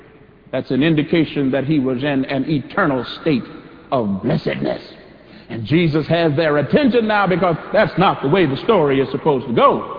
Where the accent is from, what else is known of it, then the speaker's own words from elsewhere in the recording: Corpus Christi, Texas, United States; In my home state of Texas, there was a man in my hometown of Corpus Christi who told us near the end of his life that he felt he had been a failure.